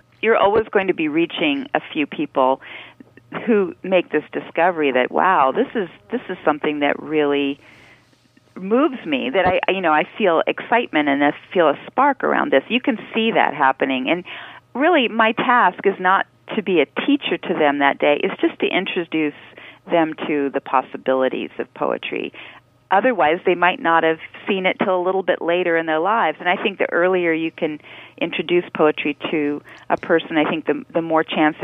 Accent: Washington, United States; because I grew up in Eastern Washington, it was really important to me to get to all parts of the state.

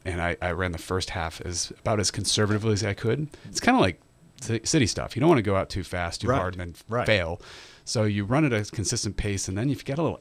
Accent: Maine, United States; I grew up in Maine, but I'm essentially now from the West Coast.

